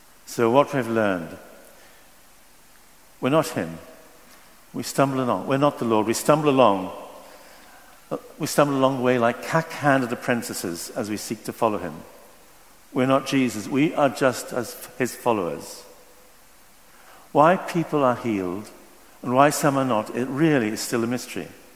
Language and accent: English; Hexham, North East England, United Kingdom; I was in my hometown of Hexham